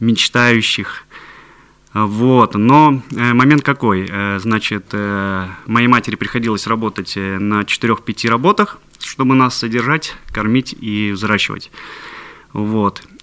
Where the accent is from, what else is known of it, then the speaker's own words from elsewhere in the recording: Pasha, Leningrad Oblast, Russia; born there; уже представились. Родился я в Ленинградской области, это Волховский район, поселок Паша.